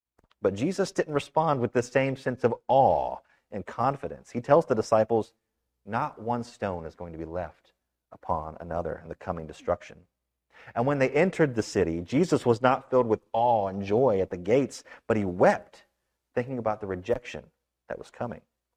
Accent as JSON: {"language": "English", "region": "West Virginia", "country": "United States", "tie": "born or raised there", "said": "Sometimes I'm quite critical of the politics that go on in the state of West Virginia."}